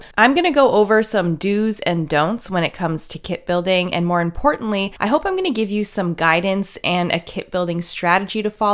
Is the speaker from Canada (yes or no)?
yes; Canada; Now, keep in mind, I'm Canadian, living in Canada